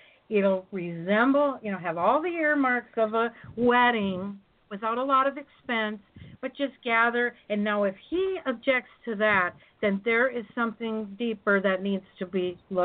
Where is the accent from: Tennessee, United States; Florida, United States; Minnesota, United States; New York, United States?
Minnesota, United States; Very close to my home state of Minnesota